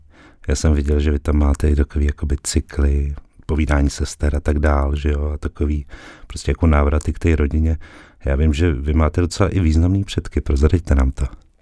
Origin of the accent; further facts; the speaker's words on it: České Budějovice, South Bohemian Region, Czechia; born there; My jsme se narodili ve stejném městě v Českých Budějovicích, takže jsme i rodáci vlastně z jednoho města.